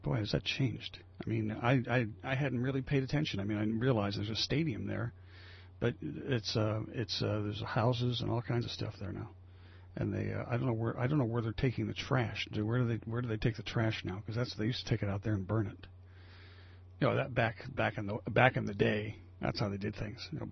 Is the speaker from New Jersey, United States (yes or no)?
yes; New Jersey, United States; I know because I grew up in Jersey and my number was Pilgrim 67556.